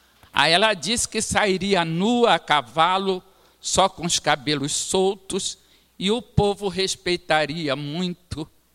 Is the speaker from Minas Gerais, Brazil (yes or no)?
no; Recife, Pernambuco, Brazil; Eu nasci no Recife, meu pai nasceu no Recife, minha mãe nasceu na Paraíba, em Campina Grande. E desde menina, eu ouvindo maracatus.